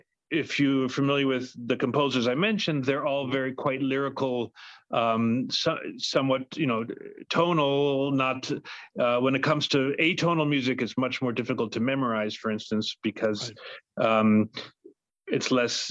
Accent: Indiana, United States; now in New York, United States; I'm, no, I live in New York, but I am a Midwesterner at heart.

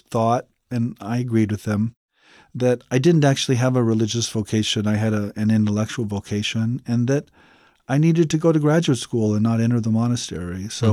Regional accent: Nebraska, United States; I grew up in Nebraska in a farming community. I wasn't particularly religious as a boy. I grew up Roman Catholic.

